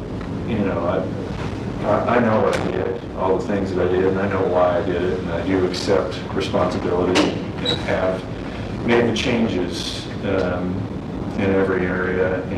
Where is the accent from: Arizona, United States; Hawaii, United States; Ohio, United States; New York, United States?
Arizona, United States; Phoenix; also born or lived in Prescott; I grew up in Phoenix until I was about 12, and we moved to Prescott, and then from Prescott until I was 18.